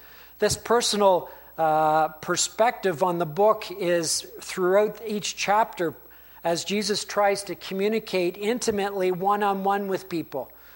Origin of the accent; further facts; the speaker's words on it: Gormley, Ontario, Canada; I can remember growing up in Gormley, Ontario, and a small little village, and everybody there went to church